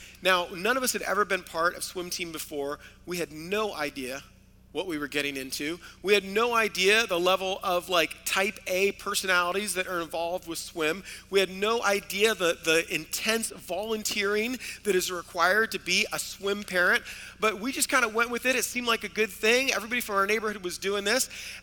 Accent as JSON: {"language": "English", "region": "Florida", "country": "United States", "tie": "born or raised there", "said": "I grew up in South Florida, and I remember in our backyard we had this huge mango tree"}